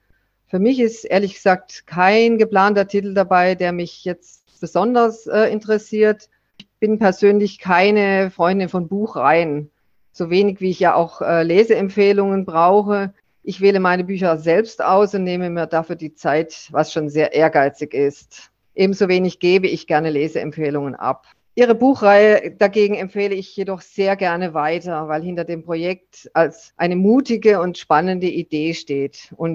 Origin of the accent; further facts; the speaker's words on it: Southern Germany, Germany; Ich dagegen bin eben Süddeutsche und mehr dem Süden verbunden, hier in Bayern und weiter nach Italien und vor allen Dingen nach Griechenland.